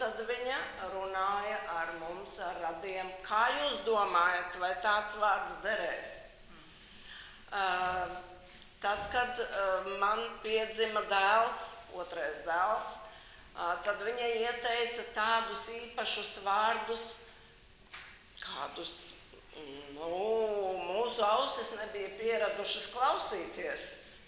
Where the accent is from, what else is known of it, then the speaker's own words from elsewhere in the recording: Kauguri, Valmiera Municipality, Latvia; mēs nākam no Kauguriem pie Valmieras